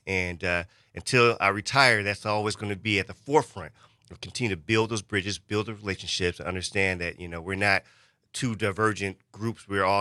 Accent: Milwaukee, Wisconsin, United States; I haven't had all the best of experiences growing up in Milwaukee

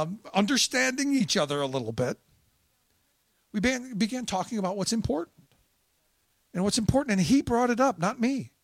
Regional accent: Cleveland, Ohio, United States; I said, you know, my hometown of Cleveland.

